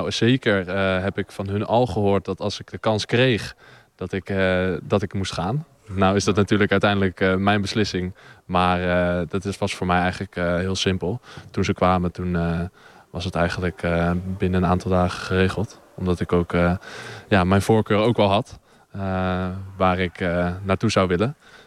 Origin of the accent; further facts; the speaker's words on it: Heiloo, North Holland, Netherlands; Ik kom zelf ook uit een dorp, dus ik ben niet zelf een Amsterdammer. Ik kom uit Heilo, dus het was toen ook niet dat ik een stadse jongen ben.